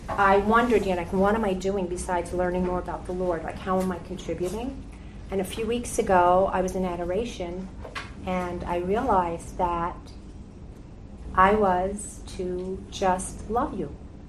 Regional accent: Queens, New York, United States; also born or lived in Rome; I grew up in Queens

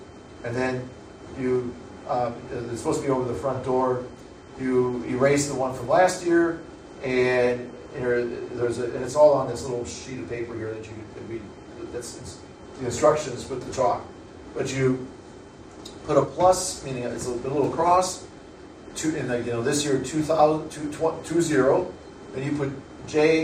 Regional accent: Wisconsin, United States; And growing up in Wisconsin, during the middle of winter, it seemed that holy water bottle sat under on a dresser or whatever, which often sat near a window.

